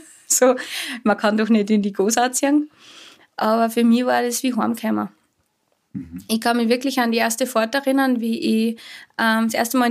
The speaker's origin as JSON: {"language": "German", "town": "Schleißheim", "region": "Upper Austria", "country": "Austria", "tie": "born or raised there", "also_born_or_lived": "Lenzing", "said": "Ich komme ursprünglich aus Schleißheim bei Wels."}